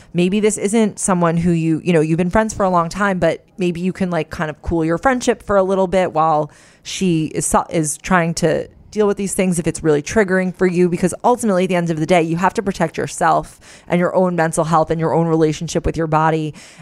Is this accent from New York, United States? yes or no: yes; New York, United States; moved away as an adult; now in Germany; Although born and raised in New York, I moved to Germany about a year and a half ago for work.